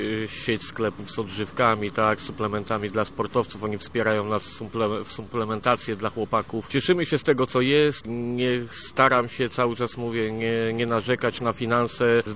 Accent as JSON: {"language": "Polish", "town": "Gdańsk", "region": "Pomeranian Voivodeship", "country": "Poland", "said": "Akurat my tu jesteśmy z Gdańskiej Oruni."}